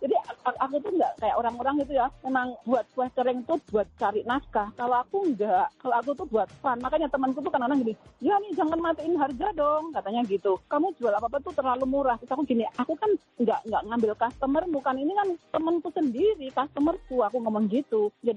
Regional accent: Blitar, East Java, Indonesia; now in United States; Saya dari Blitar.

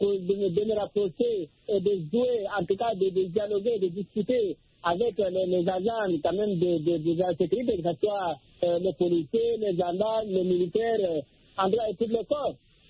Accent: Guinea; la relation entre la police et le chauffeur en Guinée, mon pays d'origine.

